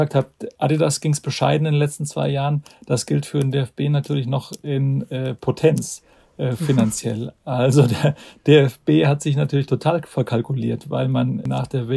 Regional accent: Frankfurt, Hesse, Germany; wir beide Frankfurter gewissermaßen

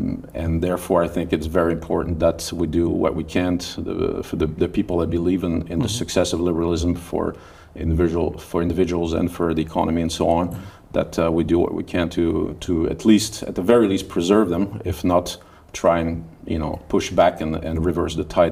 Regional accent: Sweden; I grew up in Sweden

